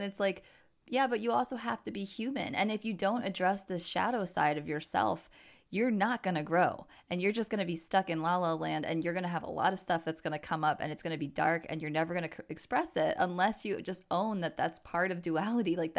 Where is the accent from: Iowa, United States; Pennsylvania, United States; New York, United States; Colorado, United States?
New York, United States; It's East Coast. That's what it is. I'm from New York too.